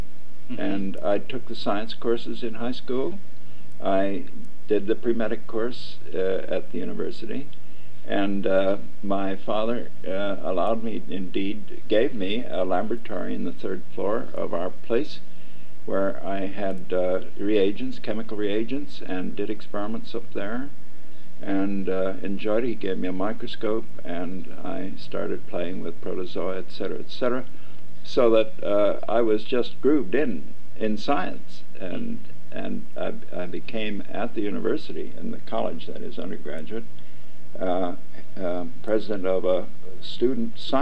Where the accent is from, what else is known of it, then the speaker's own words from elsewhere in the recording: St. Louis, Missouri, United States; Well, I grew up in the South Side.